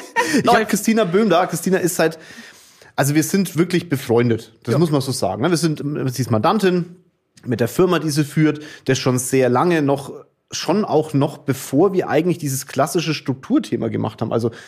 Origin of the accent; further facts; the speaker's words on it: Kulmbach, Bavaria, Germany; Dorf, ich komme aus Bamberg, ich darf das sagen.